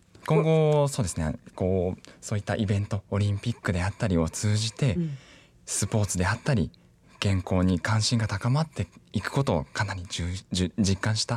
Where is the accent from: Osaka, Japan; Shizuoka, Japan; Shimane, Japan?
Shizuoka, Japan; 静岡で生まれ育っているところはありましたので、うん、この町の良さを誰より知ってると思います。